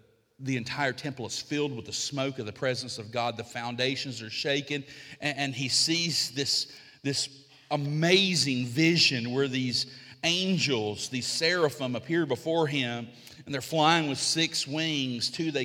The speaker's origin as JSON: {"language": "English", "region": "Alabama", "country": "United States", "tie": "born or raised there", "said": "I told you I grew up in Alabama, right? We were poor there."}